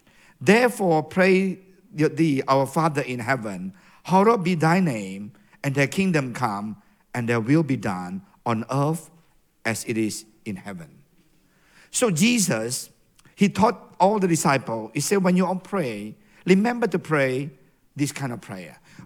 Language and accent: English; Indonesia; In Indonesia, I know that Abba, Brother Abba and Leo and Lily and all, we are from Indonesia.